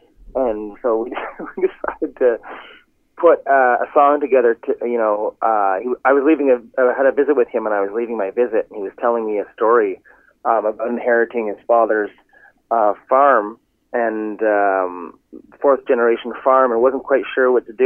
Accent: Ontario, Canada; And I'm originally from Ontario, so I always find reasons to come back there

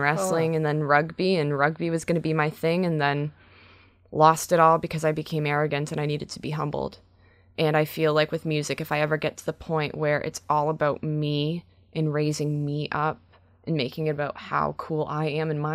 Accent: Brantford, Ontario, Canada; for my hometown show in Brantford.

